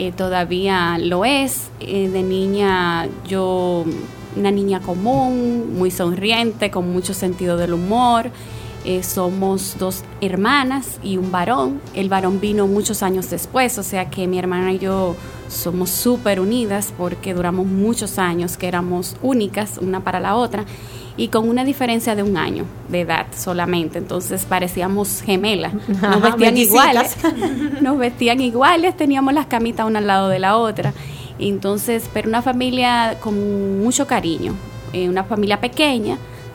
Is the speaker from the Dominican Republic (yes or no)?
yes; Santiago de los Caballeros, Santiago, Dominican Republic; born there; yo nací en Santiago de los Caballeros en el 1972. Y vine a Santo Domingo a raíz de un trabajo nuevo